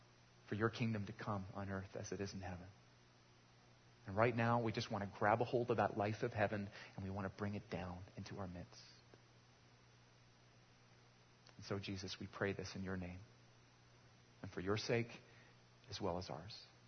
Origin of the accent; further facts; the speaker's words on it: Canada; Now, growing up in Canada, if you're like me, you might be able to conclude that you're somewhat of an expert on kings and queens